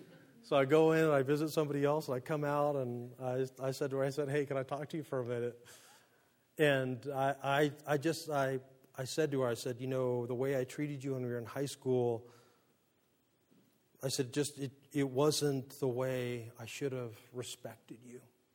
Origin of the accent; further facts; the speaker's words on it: Monterey, California, United States; also born or lived in Phoenix; Phoenix, spent 7 years there, and then I had this great privilege of moving back to Monterey and to my hometown